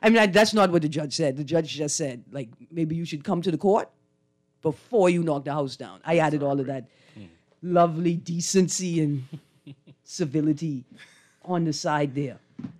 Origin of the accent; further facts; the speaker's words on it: Fresh Creek, Central Andros, Bahamas; Reclaim my Andros heritage. I'm from Fresh Creek.